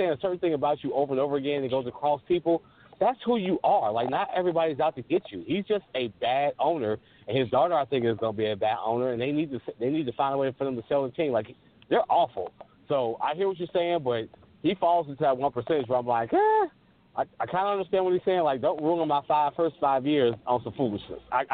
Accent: Cincinnati, Ohio, United States; I'm only a Bengals fan because I'm born into it, and I'm a loyal person. I'm from Cincinnati. We got a team, so I'm going to root for them.

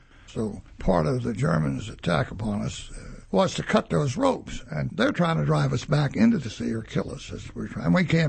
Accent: Point Pleasant Beach, New Jersey, United States; now in Toms River, United States; Well, I'm from the Jersey Shore. I presently live in Toms River, New Jersey, where my wife grew up. I married her and moved there.

